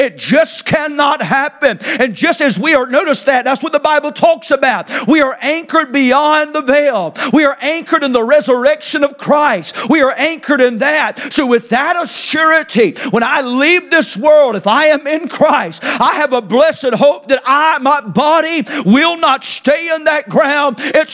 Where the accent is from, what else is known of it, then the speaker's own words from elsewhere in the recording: Tyner, North Carolina, United States; Happy Home Road in Tyner, North Carolina. Some people often say, is that a real road? Yeah, it is. I was raised on Happy Home Road.